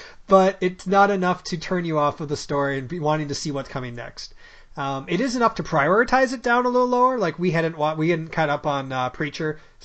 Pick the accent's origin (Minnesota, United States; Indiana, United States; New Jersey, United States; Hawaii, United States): Minnesota, United States; Minneapolis; we're from Minneapolis.